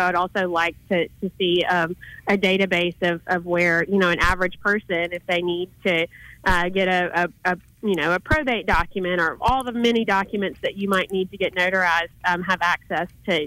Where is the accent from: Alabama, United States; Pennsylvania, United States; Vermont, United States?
Alabama, United States; Beatrice; growing up in Beatrice, Alabama, with less than 200 people